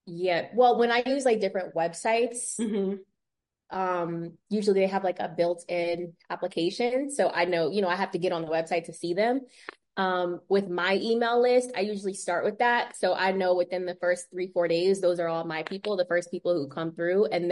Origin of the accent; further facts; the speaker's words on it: Maryland, United States; So I think because I'm from Maryland and I always felt like an outsider, probably because I'm like, I'm all the way in Maryland.